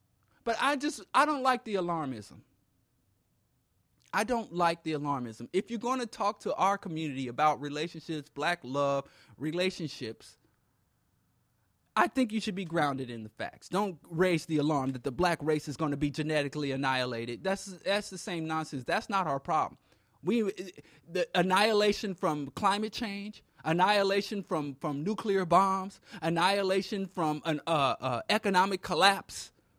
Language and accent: English; Kansas City, Missouri, United States; Even in when I was growing up in Kansas City, I lived in the inner city.